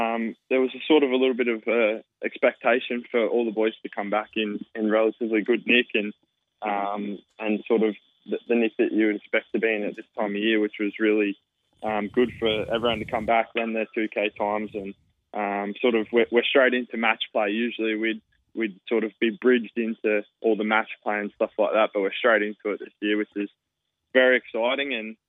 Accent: Wagga Wagga, New South Wales, Australia; moved away as an adult; also born or lived in Canberra; Yeah, so I grew up in Wagga and until I was 18.

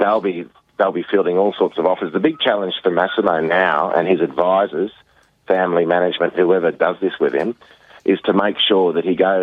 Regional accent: Australia; for us, because we're Australian, set the whole world on fire

